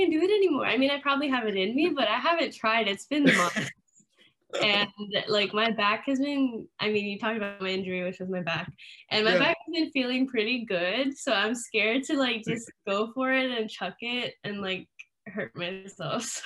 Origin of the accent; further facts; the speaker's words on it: Hawaii, United States; So I was born and raised in Hawaii.